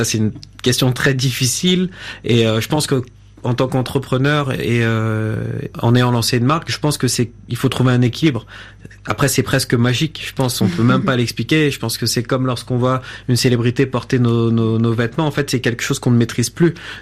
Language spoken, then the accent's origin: French; Paris, Île-de-France, France; also born or lived in Senegal; Je suis d'origine originaire du Sénégal. Donc après, j'ai grandi à Paris, donc en France, en banlieue parisienne.